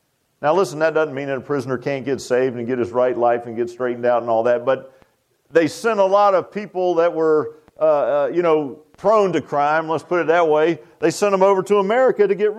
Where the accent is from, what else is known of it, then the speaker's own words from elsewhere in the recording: Virginia Beach, Virginia, United States; And where I grew up in Virginia Beach, there was my grandmother lived in a neighborhood that was called King's Grant.